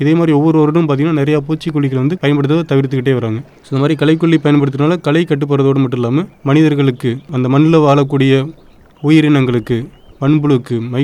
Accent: Nilakottai, Tamil Nadu, India; எனது சொந்த ஊர் பார்த்தீங்கன்னா நிலக்கோட்டை வட்டம் திண்டுக்கல் மாவட்டம்.

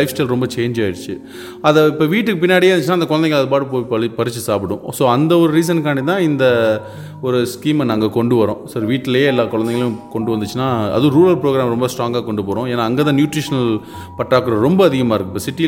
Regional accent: Pudukkottai, Tamil Nadu, India; now in United States; நான் அமெரிக்காவில் வாழ்ந்துக்கிட்டு இருந்தாலும் நான் பிறந்து வளர்ந்தது எல்லாமே புதுக்கோட்டை தான்.

